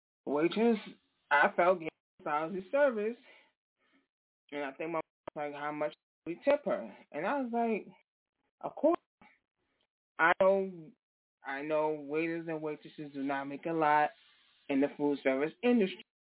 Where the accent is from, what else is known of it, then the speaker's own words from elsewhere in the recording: Bronx, New York, United States; Because I know me, because I come from the same place … come from. I come from the Bronx.